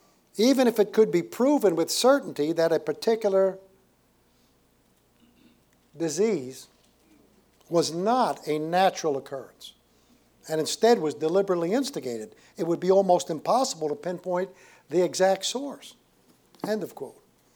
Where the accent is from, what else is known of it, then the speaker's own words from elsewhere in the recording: New York City, New York, United States; I grew up in New York City and never visited the Statue of Liberty.